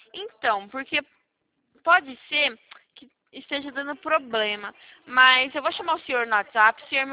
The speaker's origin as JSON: {"language": "Portuguese", "town": "Valinhos", "region": "São Paulo", "country": "Brazil", "said": "Eu sou de Valinhos"}